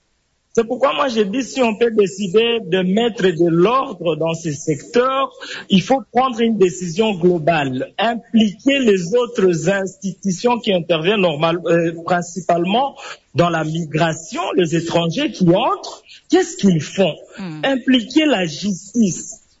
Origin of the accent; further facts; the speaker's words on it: Ituri, DR Congo; je viens de l'Ituri.